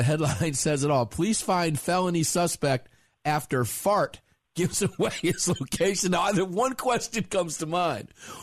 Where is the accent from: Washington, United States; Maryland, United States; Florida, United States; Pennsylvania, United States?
Florida, United States; Tampa; I'm going to go back to my hometown of Tampa, Florida